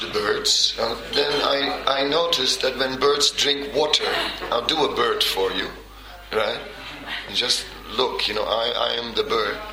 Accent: Netherlands; English is a second language; I grew up on boats, you know. I could swim before I could walk, and I could sail a boat because I'm from Holland.

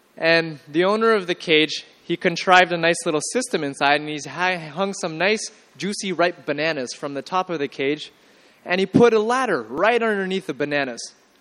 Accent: Canada; But, I'm from Canada. I never heard of a rasgulla.

